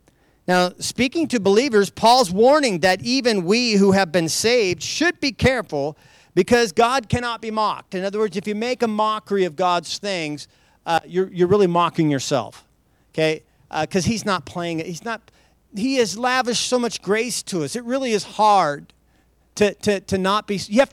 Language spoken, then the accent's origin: English; Idaho, United States; I grew up in Idaho in the woods of Idaho. We were doing everything under the sun.